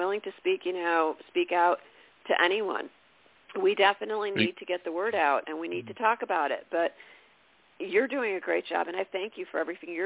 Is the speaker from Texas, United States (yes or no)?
no; Illinois, United States; my home state is Illinois, and I'm looking forward to doing some book signings in Illinois.